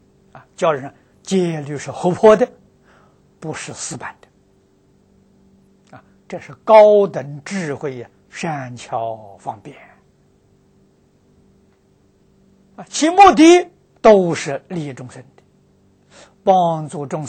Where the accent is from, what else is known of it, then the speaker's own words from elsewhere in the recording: China; 我们中国人讲风水好，